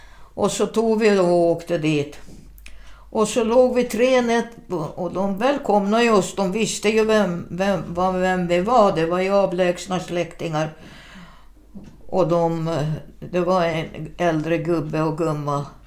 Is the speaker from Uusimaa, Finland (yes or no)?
no; Åland, Finland; Och jag var ålänning, ja.